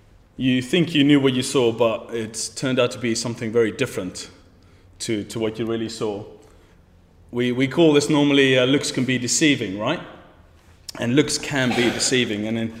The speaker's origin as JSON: {"language": "English", "country": "South Africa", "said": "With that kind of name, I'm South African, in case you wondered."}